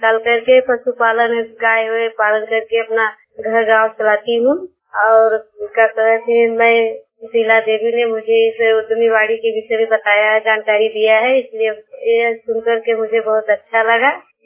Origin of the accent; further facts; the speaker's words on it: Jindauri, Uttar Pradesh, India; मैं जिंदौड़ी की रहने वाली हूँ, जिला मिर्जापुर।